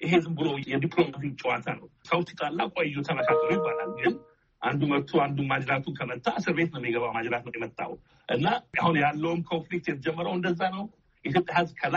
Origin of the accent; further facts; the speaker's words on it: United States; እኔ እንደ አሜሪካዊ ነው